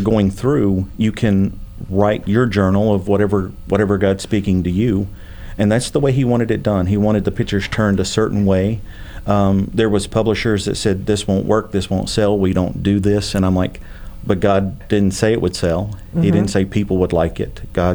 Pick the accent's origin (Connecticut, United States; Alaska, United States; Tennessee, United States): Tennessee, United States; also born or lived in Nashville; I did. I was raised in Northeast Tennessee.